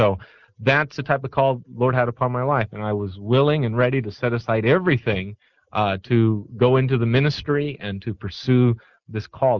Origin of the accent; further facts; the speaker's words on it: Hacienda Heights, California, United States; they invited me to a home Bible study in the city of Hacienda Heights, where I grew up in California.